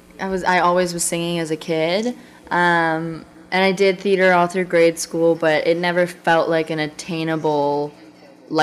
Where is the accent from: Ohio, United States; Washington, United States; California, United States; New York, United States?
Ohio, United States; Cincinnati; I got this chance to do some work at this college, College Conservatory of Music at CCM, because I'm from Cincinnati.